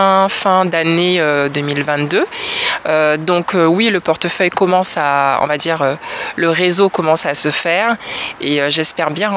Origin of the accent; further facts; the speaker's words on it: French Guiana, France; puisque je suis guyanaise